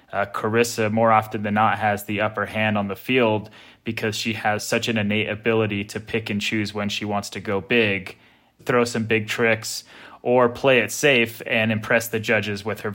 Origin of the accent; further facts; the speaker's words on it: California, United States; Growing up in Northern California, we would occasionally go out and just mess around, my friends and I.